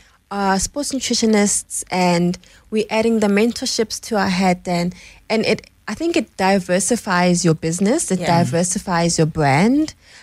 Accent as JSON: {"language": "English", "town": "Pretoria", "region": "Gauteng", "country": "South Africa", "tie": "born or raised there", "said": "Well, we are from Mamelodi, a township in Pretoria, and we grew up with a mom who loved cooking."}